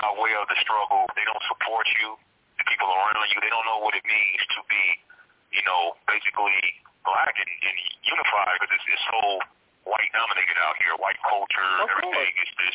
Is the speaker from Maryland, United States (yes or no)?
no; Florida, United States; now in Colorado, United States; I'm originally from Florida. I'm out here in Colorado.